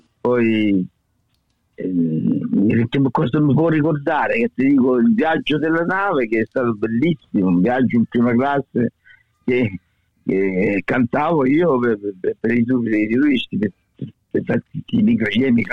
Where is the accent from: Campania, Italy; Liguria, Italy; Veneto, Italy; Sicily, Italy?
Sicily, Italy; moved away; io sono partito dalla Sicilia che avevo soltanto l'avviamento professionale